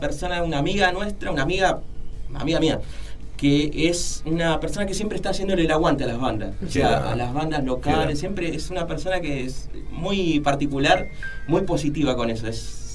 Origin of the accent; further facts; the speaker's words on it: Muñiz, Buenos Aires Province, Argentina; Yo soy de Muñiz, el guitarrista es de acá.